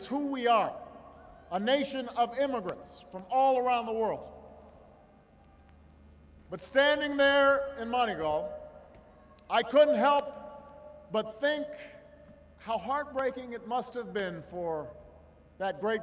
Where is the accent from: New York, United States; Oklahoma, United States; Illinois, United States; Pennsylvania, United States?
Illinois, United States; Chicago; back when I was first running in my hometown of Chicago. Because Chicago is the Irish capital of the Midwest.